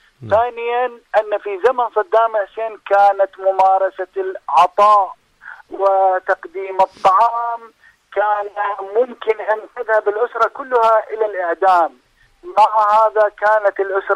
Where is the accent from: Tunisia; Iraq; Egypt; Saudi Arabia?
Iraq; نكتفي كعراقيين بأن نكرم ضيفنا